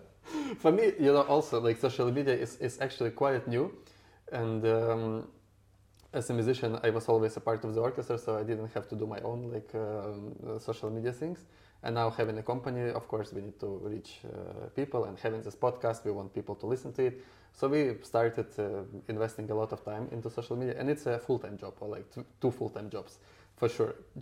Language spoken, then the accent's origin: English; Ukraine; English is a second language; When I was growing up in Ukraine, my family and we didn't have a lot of money